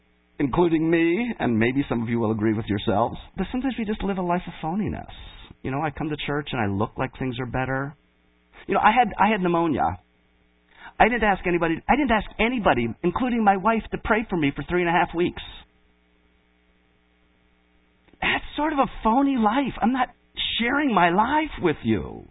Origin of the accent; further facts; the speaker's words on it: Detroit, Michigan, United States; I grew up in Detroit. And I grew up in Detroit when it was a changing time, or it was becoming a pretty poor area